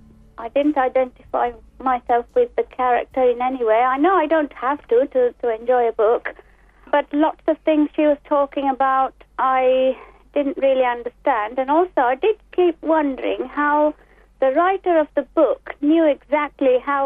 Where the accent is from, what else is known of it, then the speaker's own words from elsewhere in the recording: Aldershot, South East England, United Kingdom; I come from Aldershot and I'm 42.